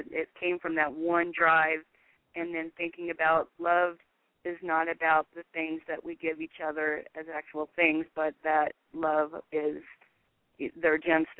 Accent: Arizona, United States; now in Colorado, United States; I'm actually from Arizona and now living in Colorado. Colorado, I've been here for, oh gosh, about 18, 19 years.

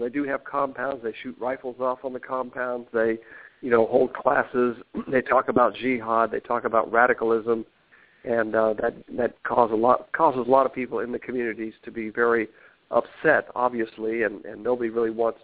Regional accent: Alabama, United States; I'm from Alabama originally, so always good to be in a fellow southern state, red state

